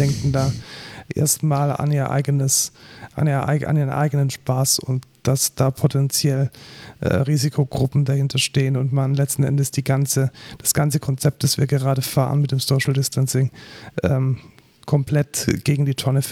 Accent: Bavaria, Germany; ich bin ja aus der Nähe von München

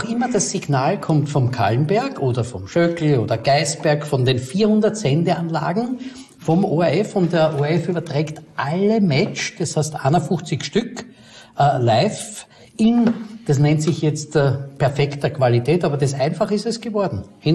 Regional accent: Ottakring, Vienna, Austria; wir zwei kommen aus Otterkring. Wir kommen aus Otterkring.

